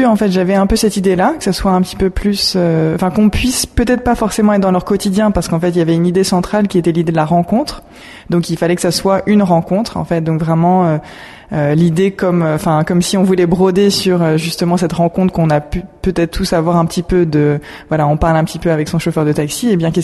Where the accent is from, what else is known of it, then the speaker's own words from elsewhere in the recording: New York, United States; moi, j'ai grandi à New York.